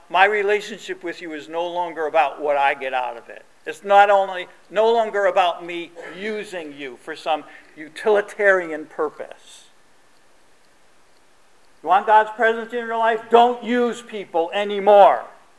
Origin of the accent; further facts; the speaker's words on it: Troy, New York, United States; Now, I'm from South Troy. We used to think it was kind of a way that's how you say goodbye to people.